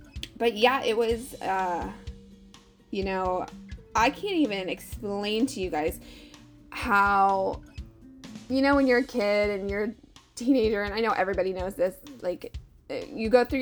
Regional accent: California, United States; also born or lived in Philippines; I was born in the Philippines, moved to the States because my dad was in the military. My birth father was in the military. And then we ended up in California.

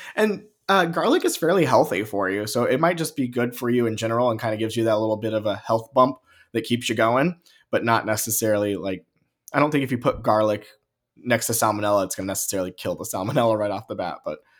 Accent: Midwest, United States; I grew up in the Midwest and my mom's from the South.

